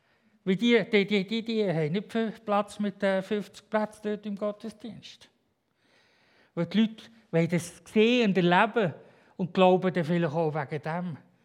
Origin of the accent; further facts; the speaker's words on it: Switzerland; Auch als Schweizer darf man sich im Fall freuen.